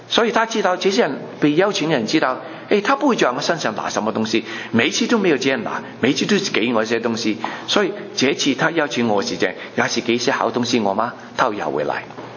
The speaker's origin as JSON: {"language": "Chinese", "country": "China", "said": "神也爱我们中国人"}